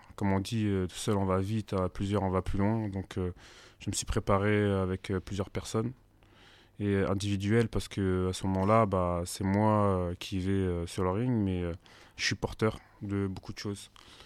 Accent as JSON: {"language": "French", "town": "Angers", "region": "Pays de la Loire", "country": "France", "said": "Je suis originaire d'Angers, j'ai 25 ans."}